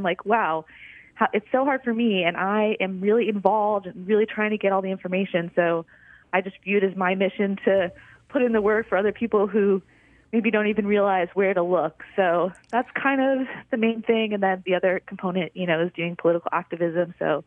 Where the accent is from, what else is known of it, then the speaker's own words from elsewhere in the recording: Connecticut, United States; now in Mobile, United States; I actually grew up, I'm a Yankee. I grew up in Connecticut in the suburbs of New York City. And then I moved down to Mobile in 2017